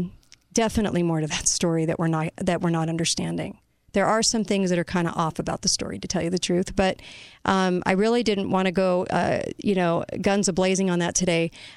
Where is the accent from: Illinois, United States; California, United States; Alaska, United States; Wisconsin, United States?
California, United States; I grew up in California.